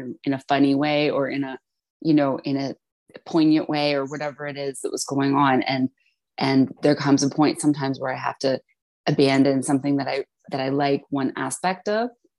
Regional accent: Kingston, Ontario, Canada; when I was growing up in Kingston, Ontario

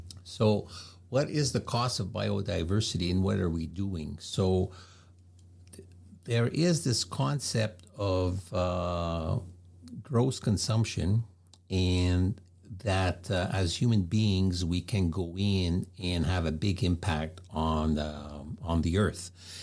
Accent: Quebec, Canada; moved away; I grew up in Quebec

